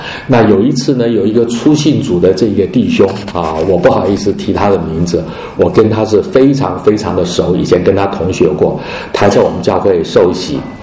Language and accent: Chinese; Chiayi, Taiwan; 我在台湾的南部长大，那么然后我们住的地方是嘉义，离那个乡下很近哈。